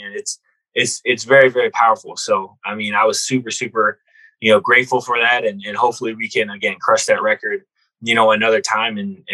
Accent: Minnesota, United States; So, I'm from Minnesota, so I'm a pro.

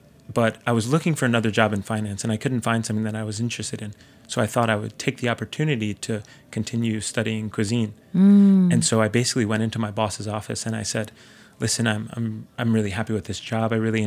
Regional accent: New Jersey, United States; So I'm from New Jersey. And growing up, we ate all sorts of things, but I ate a lot of tombstone pizzas.

